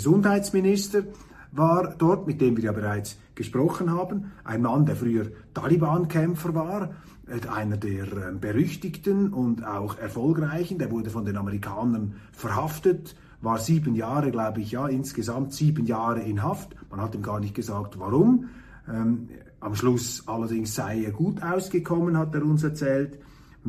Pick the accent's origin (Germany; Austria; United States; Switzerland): Switzerland; wie bei uns in der Schweiz, aber machbar und vernünftig, also die Infrastruktur ist